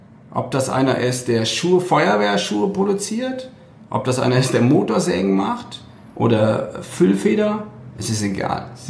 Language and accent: German; North Rhine-Westphalia, Germany; weil ich komme aus der Ecke von Köln.